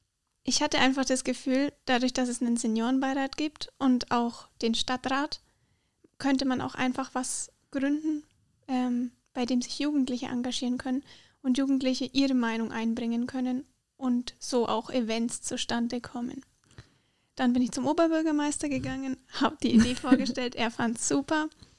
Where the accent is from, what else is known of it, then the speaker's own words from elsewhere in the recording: Selb, Bavaria, Germany; Ich bin auch 24 Jahre alt und komme ebenfalls aus Selb.